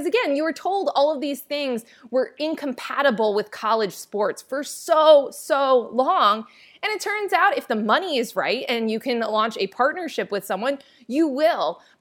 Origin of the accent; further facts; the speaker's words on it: New Jersey, United States; Like, you know, I'm from New Jersey. New Jersey has a very easy way to do it.